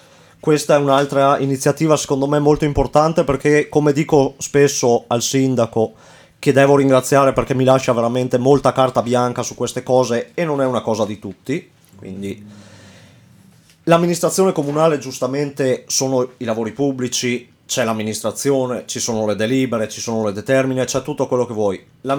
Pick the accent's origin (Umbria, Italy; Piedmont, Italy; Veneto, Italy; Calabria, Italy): Veneto, Italy; Frassenè; Io sono di Frassenè, però, come dico sempre, sono comune Voltago a Gordino